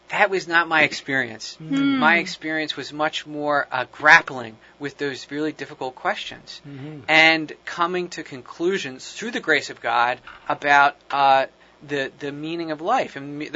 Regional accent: Huntington Valley, Pennsylvania, United States; I grew up in Huntington Valley, Pennsylvania, which is not that far from here

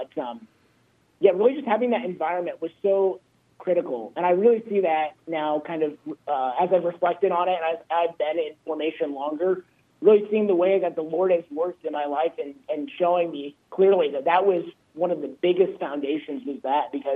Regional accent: Lincoln, Nebraska, United States; I'm originally from Lincoln, Nebraska. It's the diocese that I study for.

